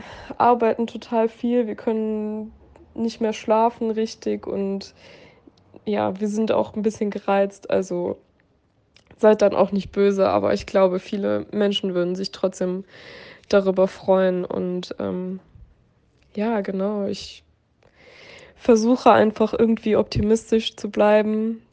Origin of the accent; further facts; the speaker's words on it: Gemünd, North Rhine-Westphalia, Germany; dem Kurort Gemünd bei Schleiden. Und ja, uns hat die Flutkatastrophe auch ganz schlimm getroffen. Mein Heimatort ist ein Trümmerhaufen.